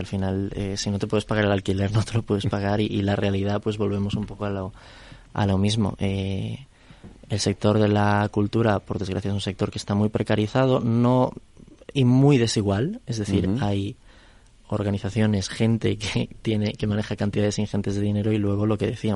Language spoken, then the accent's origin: Spanish; A Coruña, Galicia, Spain; born there; No, bueno, yo también nací en Coruña.